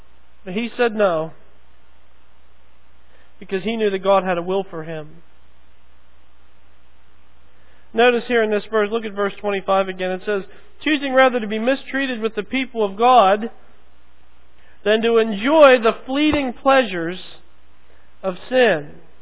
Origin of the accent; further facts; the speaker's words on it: Butler, Pennsylvania, United States; we're from near Pittsburgh. That's what we tell people when we're out of state because, you know, like, Butler isn't world famous yet, okay? But we're from near Pittsburgh.